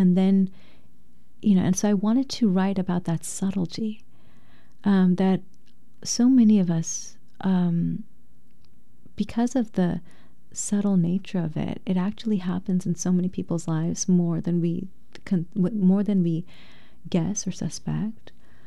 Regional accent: Thailand; moved away as an adult; also born or lived in Bangladesh; now in United States; I was born in Bangladesh, then raised in Thailand, and then I moved to New York when I was 18

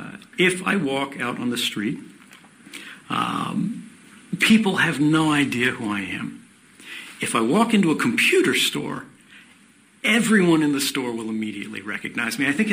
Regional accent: United States; there are a lot of reforms that I feel, as an American, desperately need to be made.

